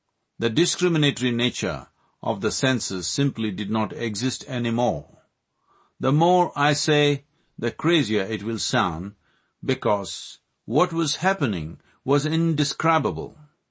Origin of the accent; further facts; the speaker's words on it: Mysore, Karnataka, India; born there; I was born in Mysore, a pretty princely town in southern India, an erstwhile capital known for its palaces and gardens.